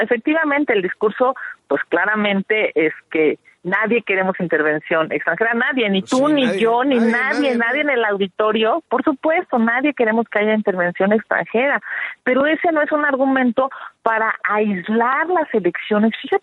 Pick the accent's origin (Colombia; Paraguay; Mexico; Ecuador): Mexico; lo que nosotros tendríamos que exigir como mexicanos es que no haya injerencia del crimen organizado